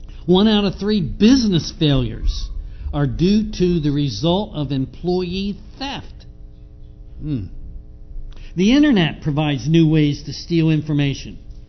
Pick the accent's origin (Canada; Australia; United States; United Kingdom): United States; Northeast; I come from the Northeast, and I don't know about different sections of the country